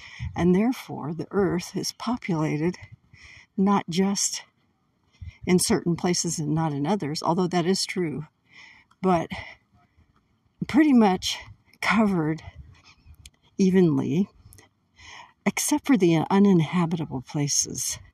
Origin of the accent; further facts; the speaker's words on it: Weaverville, California, United States; So anyway, yeah, it's a nice little town. I love it. I consider it my hometown. I was born elsewhere, but this is my home.